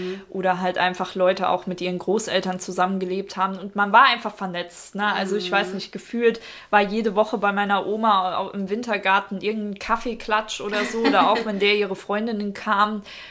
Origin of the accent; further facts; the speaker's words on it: Saarland, Germany; Jasmin, wir kommen ja eigentlich schon aus dem Dorf, ne? Also das Saarland, man sagt es ja immer wieder, ist ja schon ein Dorf, jeder kennt sich